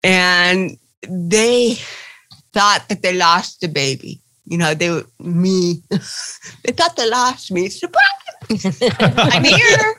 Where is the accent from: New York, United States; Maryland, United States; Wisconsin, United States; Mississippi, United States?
New York, United States; Buffalo; born there; Well, I was born in Buffalo, New York.